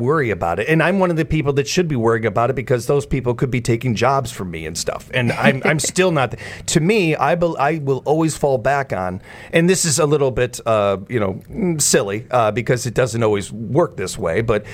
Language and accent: English; Chicago, Illinois, United States; I am from Chicago.